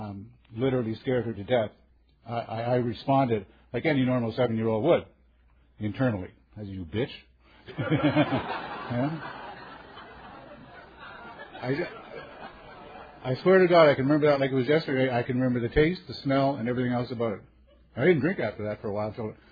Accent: East Coast, Canada; I live on the East Coast. I keep forgetting, you know, we're from all over the world. I grew up on the East Coast of Canada.

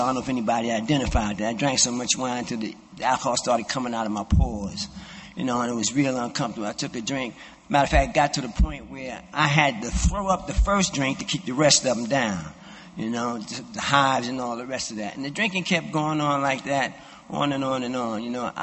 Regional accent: New York City, New York, United States; born or raised there

